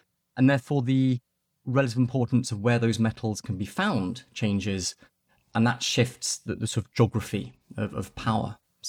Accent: Nairobi, Kenya; I grew up in Nairobi in Kenya when my family was living overseas.

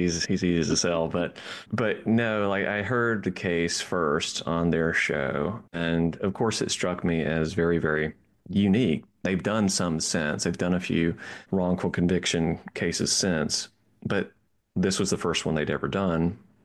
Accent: the South, United States; I'm a storyteller at heart. I'm from the South.

